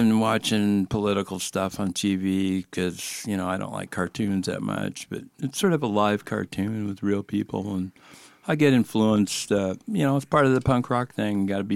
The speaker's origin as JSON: {"language": "English", "town": "Reno", "region": "Nevada", "country": "United States", "tie": "born or raised there", "said": "I grew up in Reno."}